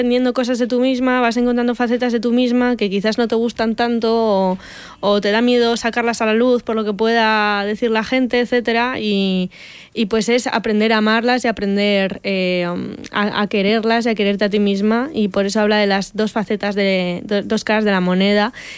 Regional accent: La Rioja, Spain; also born or lived in Bilbao; Yo soy de La Rioja.

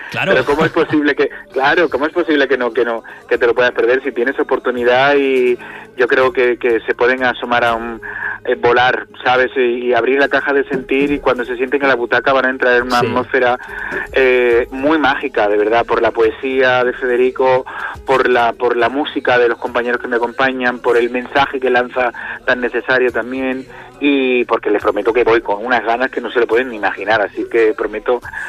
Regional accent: Barcelona, Catalonia, Spain; also born or lived in Seville; pero la adolescencia y la niñez fue en un barrio de andaluces en su mayoría, gente que emigraba de muchos lugares de España.

